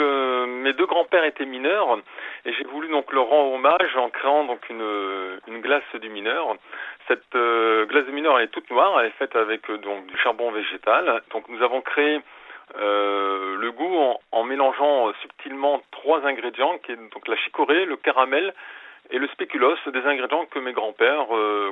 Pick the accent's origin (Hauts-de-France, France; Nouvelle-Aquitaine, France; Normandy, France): Hauts-de-France, France; Lille; born there; moi je suis d'origine du Nord, je suis né à Lille, et je suis arrivé dans le Sud il y a 4 ans